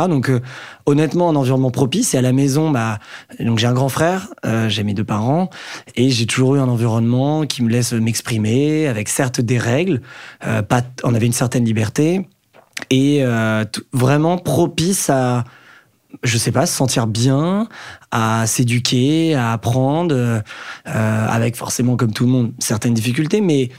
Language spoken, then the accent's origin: French; Saint-Cloud, Île-de-France, France; moi j'ai grandi à Saint-Cloud dans le 92. Donc, proche Paris, région parisienne, avec le métro et le train pas loin pour rentrer dans la capitale. Saint-Cloud, c'est, ça fait partie du riche 92. Donc, j'ai vécu dans un milieu, plutôt bourgeois.